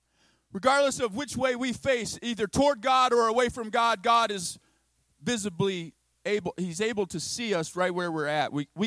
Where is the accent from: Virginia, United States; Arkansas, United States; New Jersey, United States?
Arkansas, United States; accent: Midwestern; When I was growing up in the church, I know I have a sort of a Midwestern accent, but I'm really a Southerner. In Arkansas, Southern church